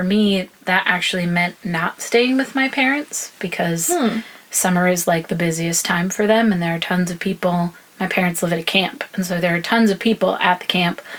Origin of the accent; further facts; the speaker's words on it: the South, United States; maybe this is because I'm from the South, I'm not sure